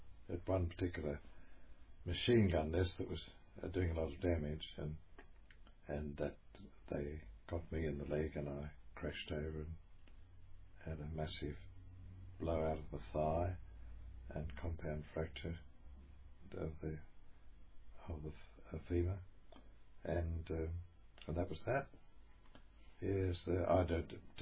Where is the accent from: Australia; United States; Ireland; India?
Australia; I said, "No, I'm Australian."